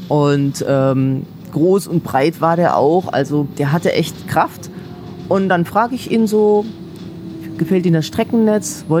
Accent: Kassel, Hesse, Germany; Das war in Kassel, in meiner Heimatstadt, ja.

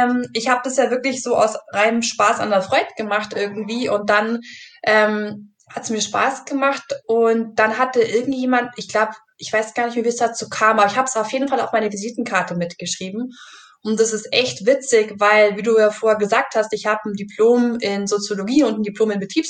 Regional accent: Bavaria, Germany; ich komme halt eben aus dem Allgäu und kann man vielleicht ein bisschen so melodramatisch sagen, da hat man so Milch im Blut

